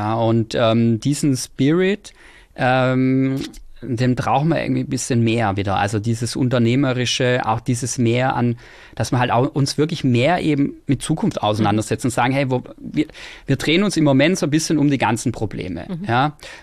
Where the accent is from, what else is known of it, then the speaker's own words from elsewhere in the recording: Baden-Württemberg, Germany; ich komme ja aus dem Schwabenland. Da heißt da, wir können alles außer Hochdeutsch, wie man wahrscheinlich jetzt auch im Zuge des Podcasts gemerkt hat.